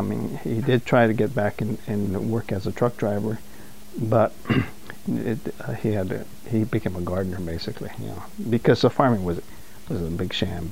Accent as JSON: {"language": "English", "town": "Santa Maria", "region": "California", "country": "United States", "said": "My mom came down with TB, so she had to be hospitalized and was sent to Santa Barbara County. We're from Santa Maria, so Santa Barbara County Hospital."}